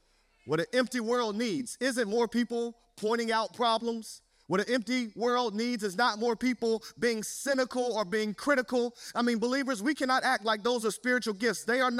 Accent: Atlanta, Georgia, United States; Y'all may not know this about me. I'm from Atlanta, Georgia. And when we're in church in Atlanta, when a preacher says something about Jesus being the Savior, we say amen back

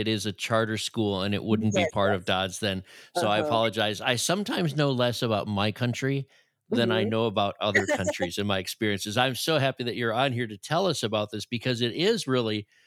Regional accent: Wisconsin, United States; I'm from Wisconsin, up north in the Midwest, right? So the cold land of the Packers.

